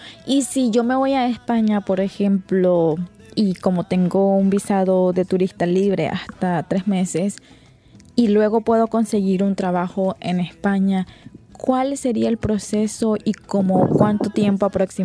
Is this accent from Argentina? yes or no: no; Nicaragua; como nicaragüenses